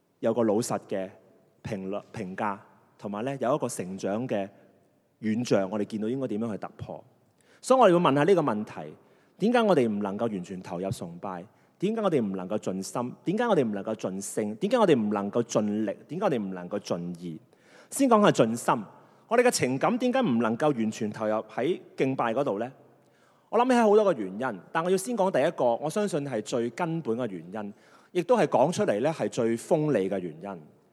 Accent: China; 特别我哋中国人，我哋教嗰啲仔点教嘅？

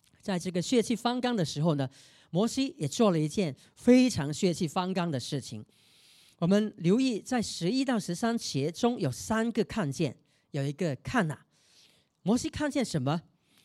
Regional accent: Chaozhou, Guangdong, China; 我说我也是啊，而且我会讲潮州话的。

